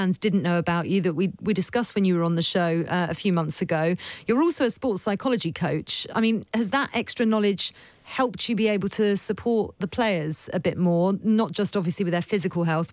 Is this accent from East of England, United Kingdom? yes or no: yes; Luton, East of England, United Kingdom; The England team arrived back at Luton Airport, and then I'm from Luton originally.